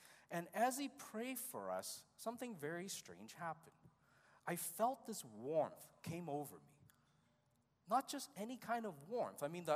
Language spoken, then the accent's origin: English; Hong Kong; You see, growing up in Hong Kong, I didn't grow up in a Christian family, so I didn't know who Jesus was.